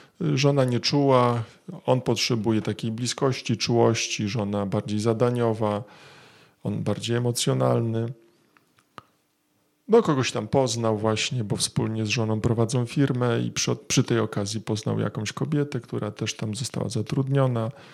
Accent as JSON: {"language": "Polish", "region": "Świętokrzyskie Voivodeship", "country": "Poland", "said": "Ja pochodzę z województwa świętokrzyskiego i znam dane dotyczące województwa świętokrzyskiego."}